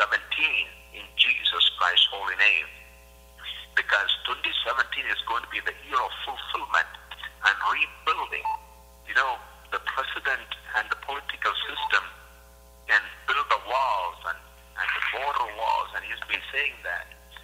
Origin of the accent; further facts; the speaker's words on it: India; I'm from India. I grew up there.